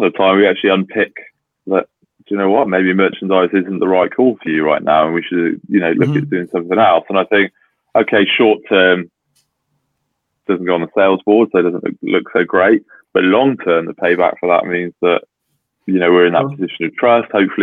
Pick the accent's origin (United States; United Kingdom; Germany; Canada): United Kingdom; Cheltenham, South West England; well, Cheltenham is my hometown. That's where I was born.